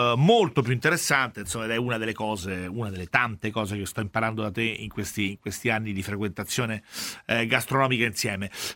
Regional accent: Rome, Lazio, Italy; Io da romano

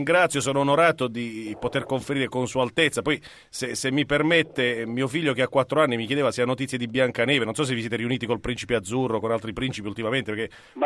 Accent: Apulia, Italy; perché purtroppo io sono pugliese

